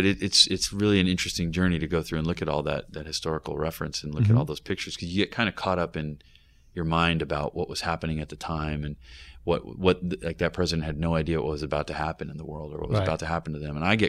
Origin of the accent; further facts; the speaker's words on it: California, United States; I'm from California. I know what a palm tree looks like. I know what some dead grass looks like